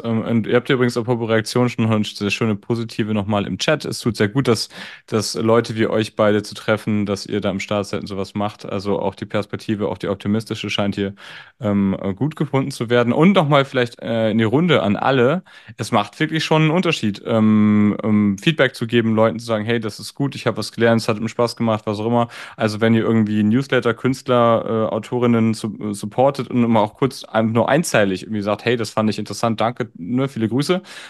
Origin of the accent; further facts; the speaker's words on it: West Germany, Germany; now in Berlin, Germany; ich bin Wessi in Berlin